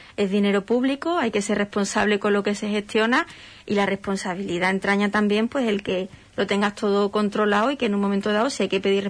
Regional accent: Spain; Nosotros somos españoles, igual que son españoles en Madrid, en Barcelona o en el País Vasco

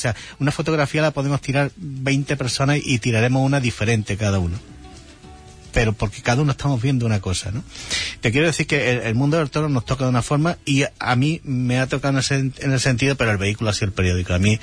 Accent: Huelva, Andalusia, Spain; somos de Huelva

